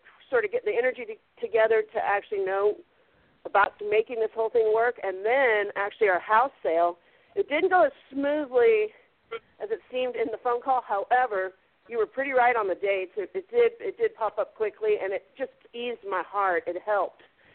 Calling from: New Zealand; Oh, I'm calling from New Zealand. I am your New Zealand fan.

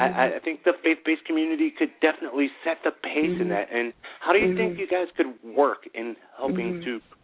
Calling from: Chicago, Illinois, United States; I'm calling from Chicago, Illinois.

